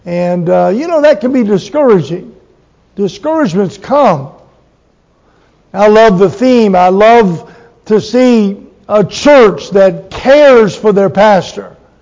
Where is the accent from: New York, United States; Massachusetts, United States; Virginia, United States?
Virginia, United States; And we are from Virginia, just on the other side of the line. And so we're all from Virginia, amen?